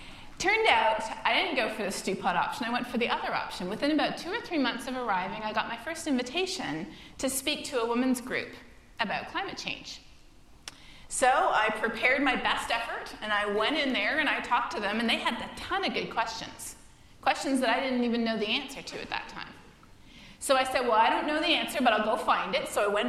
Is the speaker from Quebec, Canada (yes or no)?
no; Toronto, Ontario, Canada; now in United States; He's from Northern Virginia, and I'm from Toronto.